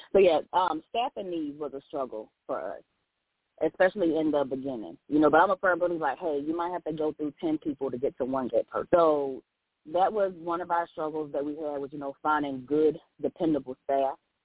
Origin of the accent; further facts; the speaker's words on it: Elizabeth City, North Carolina, United States; now in Raleigh, United States; And so I'm originally from Elizabeth City. That's my hometown, so I got to shout them out. But I've been in the Raleigh area for over 20 years.